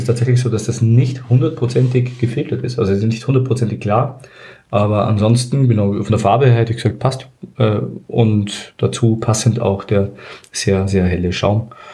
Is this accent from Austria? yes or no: yes; Styria, Austria; born there; Bin aber gebürtiger Steirer.